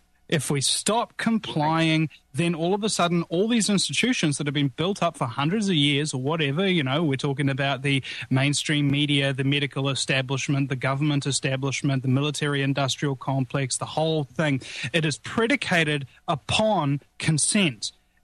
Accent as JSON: {"language": "English", "country": "New Zealand", "lives_now": "United States", "said": "Being a New Zealander, I mean, this might be an ironic thing to say, but it actually swelled me with Texas pride"}